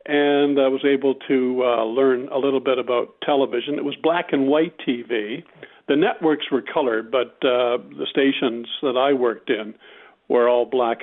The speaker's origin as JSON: {"language": "English", "region": "Nova Scotia", "country": "Canada", "accent": "Nova Scotia", "moved": "yes", "said": "And I brought with me my Nova Scotia dialect, my accent"}